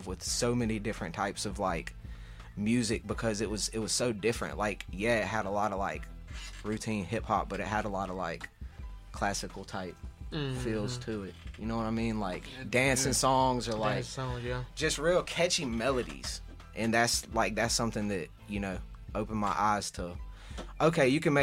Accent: Mobile, Alabama, United States; Yeah, born and raised in Mobile, Alabama. I'm from DIP, actually.

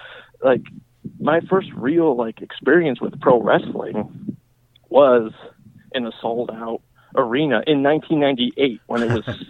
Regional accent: Illinois, United States; So as we talked before, I'm originally from Illinois.

